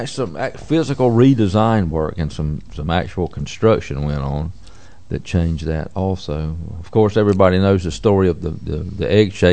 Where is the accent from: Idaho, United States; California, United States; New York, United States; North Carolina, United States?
North Carolina, United States; Charlotte; But anyway, my hometown, Charlotte, North Carolina, is about 100 miles from Darlington.